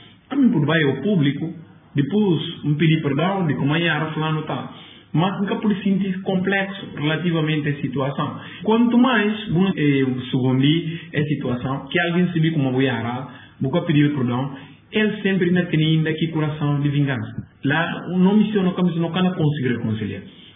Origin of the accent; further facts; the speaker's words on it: Guinea-Bissau; não tem que ser muito honesto com a nossa cabeça, somos guineenses.